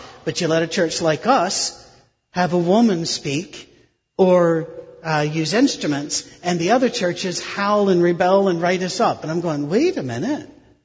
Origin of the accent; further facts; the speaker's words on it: United Kingdom; I'm British. I'm also American, but I'm British.